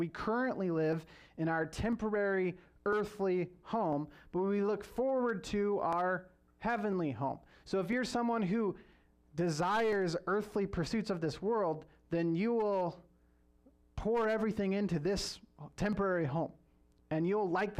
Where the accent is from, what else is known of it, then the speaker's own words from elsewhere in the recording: Hanford, California, United States; So I grew up in Hanford, which is near Fresno, but it's like a smaller town, farm culture type place.